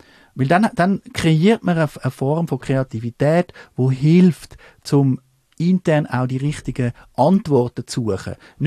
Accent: Switzerland; wollte ich als Schweizer wirklich jetzt weiterhin in dieser Faxliga spielen

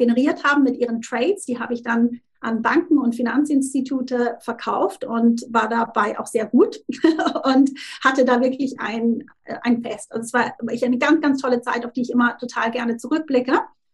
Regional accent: Switzerland; now in Tunbridge Wells, United Kingdom; ich bin Schweizerin und ich habe ja schon gesagt, Mutter von zwei Kindern, lebe mit meiner Familie in England, in Südengland, und zwar in Tunbridge Wells.

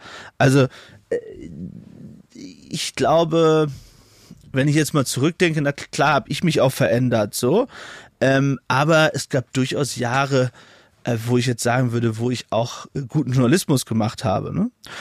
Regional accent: Northern Germany, Germany; so als Norddeutscher, da ist man ja eigentlich nicht so emotional. Jetzt meine Eltern kommen aus Essen und Hessen

